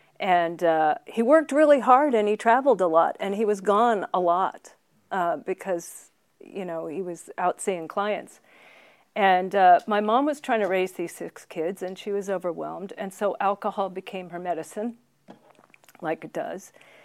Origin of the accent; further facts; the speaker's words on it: Westlake, California, United States; We grew up in Westlake, which is right outside of San Francisco.